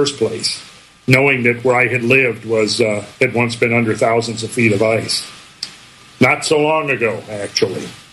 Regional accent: Minnesota, United States; so where I grew up in Minnesota, it was not unusual to have 4, 5, 6 feet of snow on the ground by March

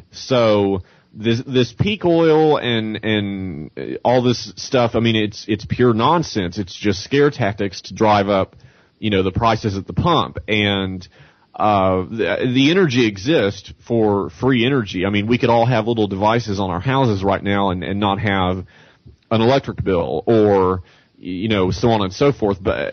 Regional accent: Texas, United States; when I was a child in the 80s growing up in Texas where you're surrounded by oil

